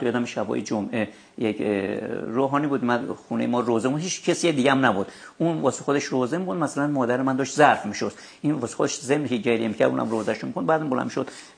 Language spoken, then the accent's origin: Persian; Tehran, Tehran Province, Iran; من متولد 1320 در تهران هستم. اینی که اصالتاً تهرانی هستیم نمیدونم، ولی حداقل نسل پدری و مادری من تا پدر و پدر بزرگم تا اونجا که من دیدم و دیدم ساکن تهران بودن.